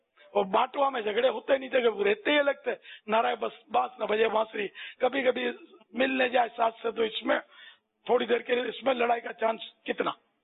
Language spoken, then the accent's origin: Urdu; Karachi, Sindh, Pakistan; born there; پیدا تو میں کراچی کا ہوں, پیدائش ہماری میری بھی